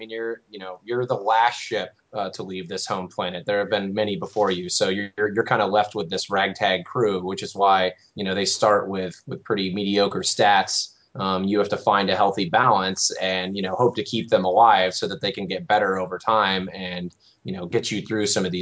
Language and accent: English; Texas, United States; certainly for us growing up in Texas, it was in every elementary school I've ever heard of.